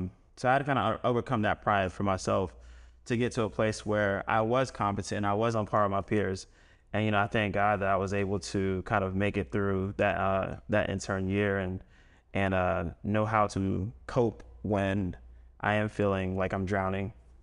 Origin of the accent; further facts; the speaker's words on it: Atlanta, Georgia, United States; I came from Atlanta and went to Morehouse School of Medicine.